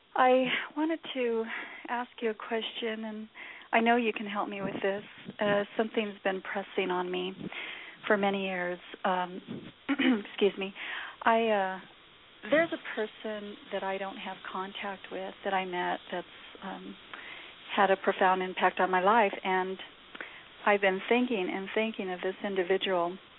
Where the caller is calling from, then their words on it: New Mexico, United States; I'm from New Mexico, and we have tons of sage here. In fact, my whole backyard is full of sage.